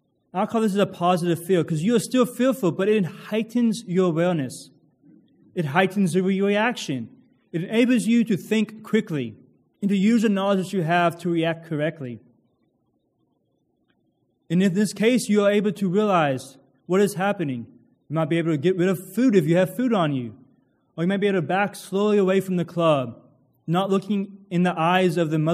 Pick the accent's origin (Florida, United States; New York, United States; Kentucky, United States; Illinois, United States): Kentucky, United States; Growing up in Kentucky and camping a lot, I had experience and knowledge of bears.